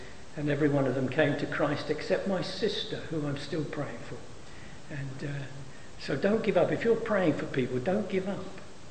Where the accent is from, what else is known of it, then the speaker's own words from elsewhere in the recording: Poplar, London, United Kingdom; accent: Cockney; I come from Poplar in the East End of London. I'm a true Cockney, and I have a Cockney sense of humour as well